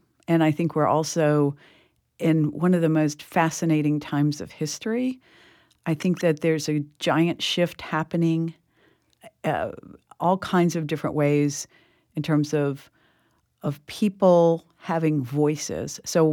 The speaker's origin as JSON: {"language": "English", "town": "Fort Lauderdale", "region": "Florida", "country": "United States", "tie": "born or raised there", "said": "I grew up in Fort Lauderdale. I grew up here in Florida, and I went to school through high school in Fort Lauderdale, St. Thomas Aquinas High School"}